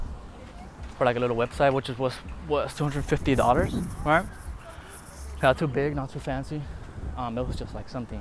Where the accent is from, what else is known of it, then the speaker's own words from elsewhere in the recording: Mexico; first language Spanish; English is a second language; I speak Spanish, by the way, so if you hear my accent, just know that I am a Mexican. 28-year-old Mexican.